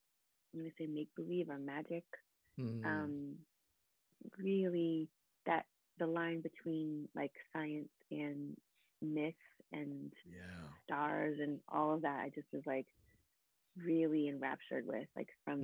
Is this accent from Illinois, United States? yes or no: no; Virginia, United States; I was raised in Virginia. I got into two state schools.